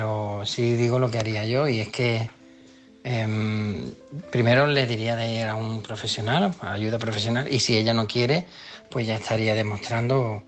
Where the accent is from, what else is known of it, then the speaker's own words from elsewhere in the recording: Málaga, Andalusia, Spain; de Málaga.